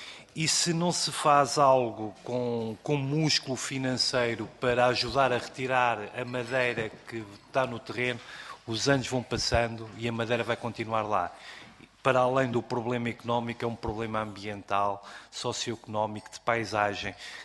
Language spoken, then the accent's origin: Portuguese; Oliveira do Hospital, Centro, Portugal; Eu sou de Oliveira do Hospital